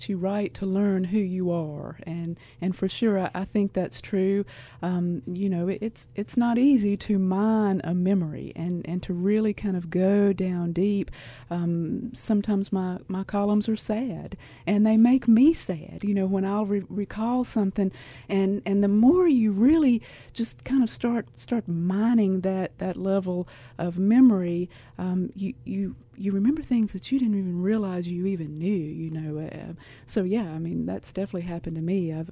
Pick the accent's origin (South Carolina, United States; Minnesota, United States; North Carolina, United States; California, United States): North Carolina, United States; You know, I'm a native. I grew up actually in Randolph County in the center of the state.